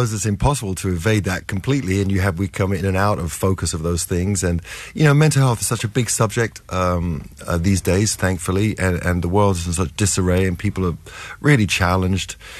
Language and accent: English; England, United Kingdom; I'm English and I can't take myself too seriously.